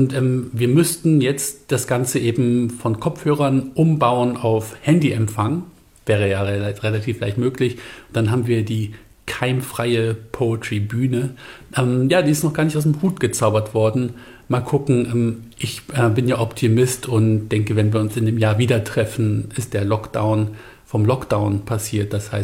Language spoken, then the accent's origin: German; Bremen, Germany; Aber ich bin ja Findorfer. Deswegen, also da muss man auch dazu stehen. Also ich komme vom Torfkanal aus der Bremer Bahnhofsvorstadt.